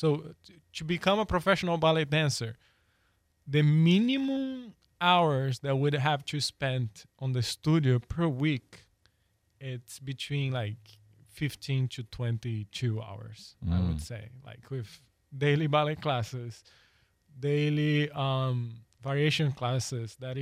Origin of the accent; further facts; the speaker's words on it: Brazil; English is a second language; now in United States; I have been all over the U.S. already, And I'm from Brazil originally